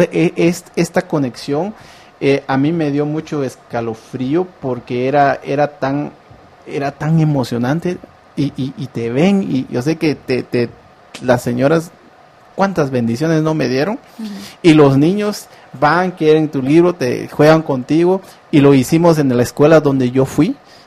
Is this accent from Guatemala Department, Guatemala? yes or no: no; Santa Eulalia, Huehuetenango, Guatemala; born there; Mira, el regreso, bueno, ya había regresado a Santa Eulalia porque abrimos dos laboratorios ahí de computación hace como tres años.